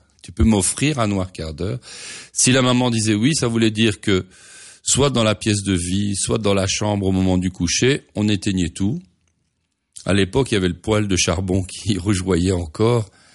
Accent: Mons, Wallonia, Belgium; En réalité, c'est surtout autour de la ville de Mons, donc ma ville natale.

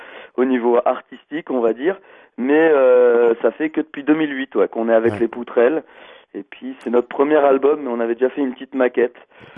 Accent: Auvergne-Rhône-Alpes, France; Alors, nous, on est du Bugey. Alors, le Bugey, c'est les montagnes de là où on habite. Et c'est à 50 km de Lyon, dans l'Ain.

